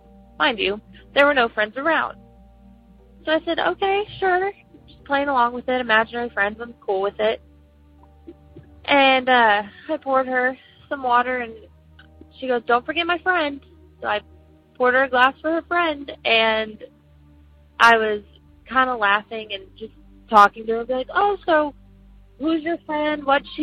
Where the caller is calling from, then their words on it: Texas, United States; also born or lived in Lafayette, Louisiana; I'm calling from Texas. I wanted to tell y'all a story from the time I lived in Louisiana.